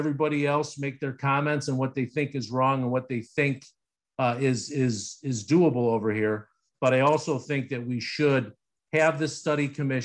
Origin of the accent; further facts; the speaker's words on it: Oak Park, Illinois, United States; Like, I grew up in Oak Park. You know, they shut down Austin in the 70s.